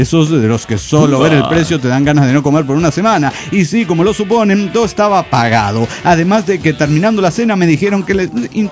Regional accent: San Luis, Argentina; Hola, ¿cómo están? … de San Luis, Argentina.

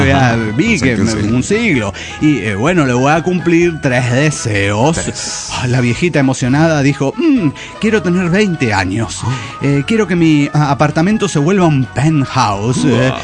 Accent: Maracaibo, Zulia, Venezuela; now in Colombia; maracucho en Locombia.

